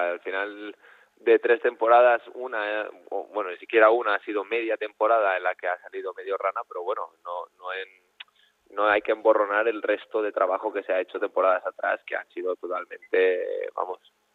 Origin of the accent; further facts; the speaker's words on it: Valencian Community, Spain; Soy jugador valenciano de la vinguda del CIR, como me gusta decir a mí